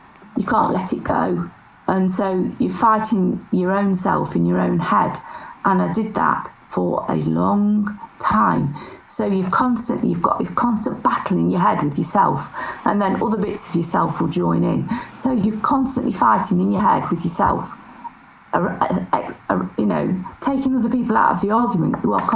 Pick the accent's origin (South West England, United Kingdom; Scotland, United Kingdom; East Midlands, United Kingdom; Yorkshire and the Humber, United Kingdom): Yorkshire and the Humber, United Kingdom; Leeds; born there; I was born in Leeds. I was born in Leeds. I didn't know.